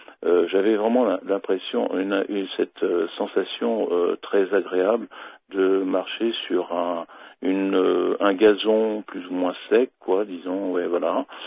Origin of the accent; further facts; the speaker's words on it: Île-de-France, France; accent: Parisian; Je garderai mon accent parisien, voilà